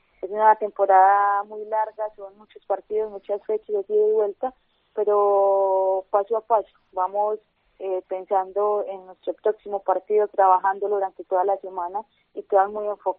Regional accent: Colombia; sin duda esto no representa a Colombia.

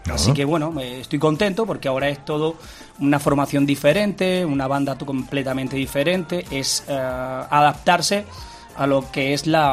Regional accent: Almería, Andalusia, Spain; Mi madre sigue viviendo ahí en la calle Granada, y he disfrutado mucho uh-huh. Almería en estos dos últimos años.

